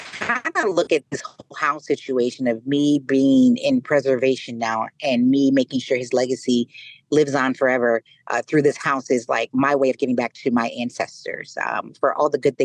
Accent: Chicago, Illinois, United States; born there; And so I was able to live there for 3 years, the first 3 years of my life. And so when I came home from Illinois Masonic Hospital, that's where I came home to.

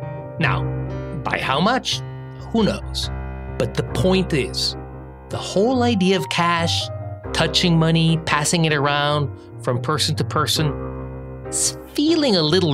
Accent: Mexico City, Mexico; first language Spanish; English is a second language; He is a native Spanish speaker like me, and he knows Mexico City, my hometown, pretty well.

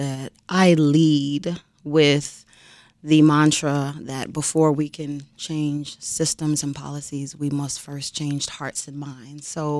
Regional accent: Chicago, Illinois, United States; the neighborhoods that I grew up in here in Chicago, from the Roseland community on through Chatham.

